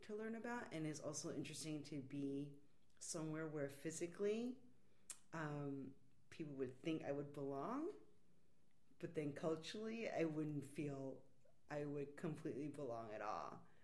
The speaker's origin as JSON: {"language": "English", "region": "New York", "country": "United States", "tie": "born or raised there", "said": "as a kid growing up in New York, I never really interacted with Native Americans."}